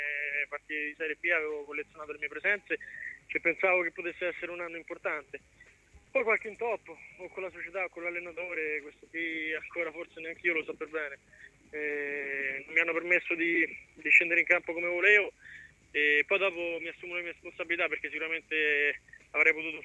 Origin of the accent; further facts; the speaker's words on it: Viterbo, Lazio, Italy; ci sono di Viterbo e andare a Roma in curva diventava troppo impegnativo.